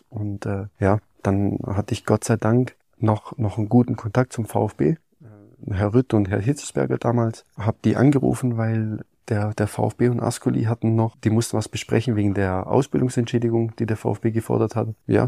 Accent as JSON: {"language": "German", "town": "Hechingen", "region": "Baden-Württemberg", "country": "Germany", "tie": "born there", "said": "der Anruf von … auch gebürtiger Hechinger, so wie ich"}